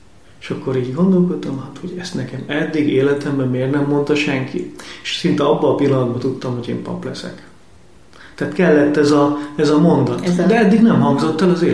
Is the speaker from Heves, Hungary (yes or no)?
yes; Hasznos, Heves, Hungary; born there; hasznosan születtem, ez a Mátrában egy kis falu, hasznos falóskút, így ismerhetik a kedves hallgatók, egy Mária kegyhely, nagyon kedves Mária kegyhely